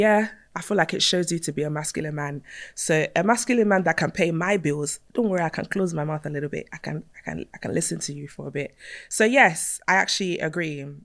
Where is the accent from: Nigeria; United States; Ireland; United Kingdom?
Nigeria; I'm Nigerian